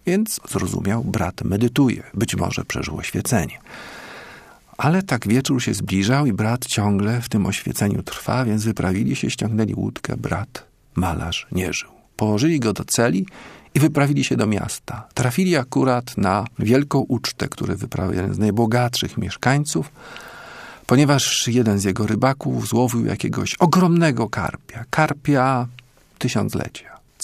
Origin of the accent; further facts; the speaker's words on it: Japan; Polish is a second language; jak ja z Japonii, to muszę o jeziorach, bo mieszkam nad tym jeziorem.